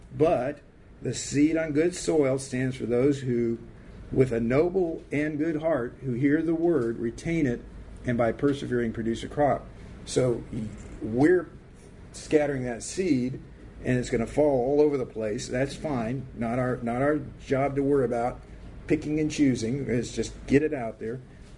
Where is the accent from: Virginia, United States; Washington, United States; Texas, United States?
Washington, United States; born there; Any of y'all ever seen Mount Rainier? I was born near Mount Rainier. Pretty awesome mountain.